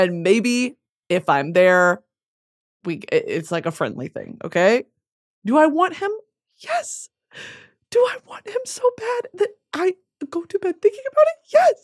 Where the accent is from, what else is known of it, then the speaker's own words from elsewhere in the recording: New England, United States; 'Cause I grew up in New England.